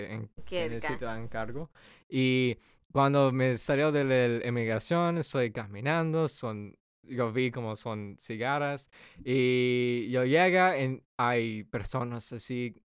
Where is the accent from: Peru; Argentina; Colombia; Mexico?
Peru; Y yo dije, no, es italiano, pero soy peruano.